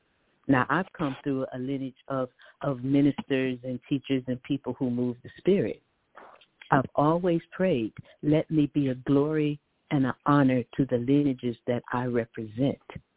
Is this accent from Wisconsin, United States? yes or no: no; Atlanta, Georgia, United States; Now, I was born in Atlanta. I've been here for 40-some years, and I've seen the expansion.